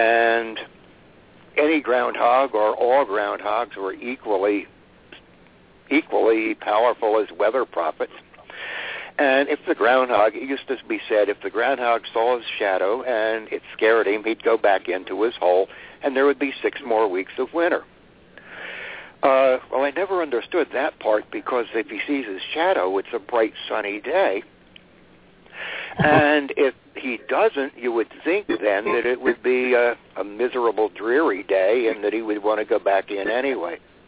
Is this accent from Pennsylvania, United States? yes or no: yes; Pennsylvania, United States; it actually goes back to childhood because I'm from Pennsylvania.